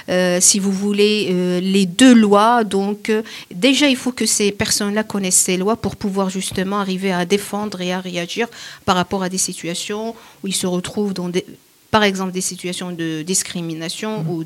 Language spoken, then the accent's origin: French; Morocco; tout ce qui se passe chez nous au Maroc